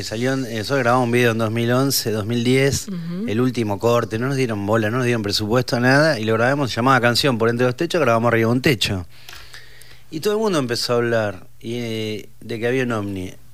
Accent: Castelar, Buenos Aires Province, Argentina; Yo soy de Castelar toda la vida, pero bueno, Ituzaingó es al lado, pero es otro barrio.

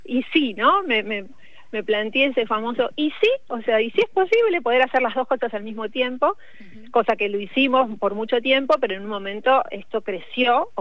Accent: Buenos Aires, Argentina; moved away as an adult; no tengo la tonada cordobesa porque soy oriunda de Buenos Aires y me fui del mundanal ruido aquí a la provincia de Córdoba para trabajar de maestra jardinera

